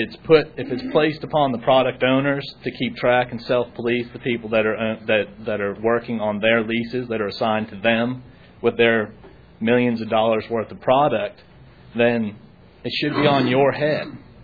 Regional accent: Eastern Shore, United States; I'm from the Eastern Shore as well.

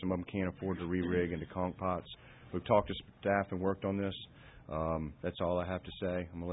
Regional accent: Virginia Beach, Virginia, United States; I'm a waterman from Virginia Beach.

